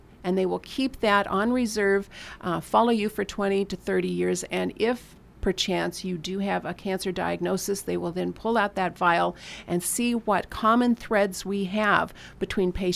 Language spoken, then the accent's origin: English; Oregon, United States; I grew up in Oregon. The windows were always shut.